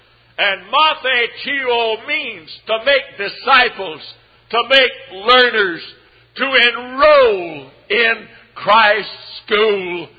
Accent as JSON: {"language": "English", "region": "Texas", "country": "United States", "tie": "born or raised there", "said": "where I grew up in West Texas"}